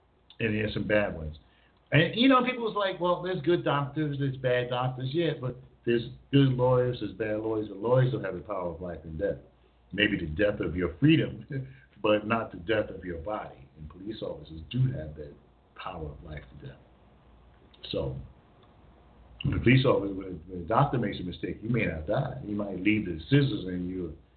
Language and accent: English; United States; I mean, I am an American. I'm an American.